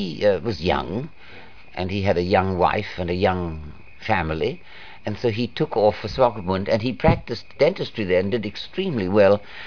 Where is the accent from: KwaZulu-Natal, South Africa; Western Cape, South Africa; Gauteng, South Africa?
Western Cape, South Africa; Cape Town; born there; also born or lived in Namibia; I was born in Cape Town in 1906.